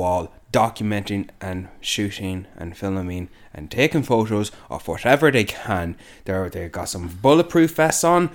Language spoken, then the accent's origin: English; Ireland; We're Irish.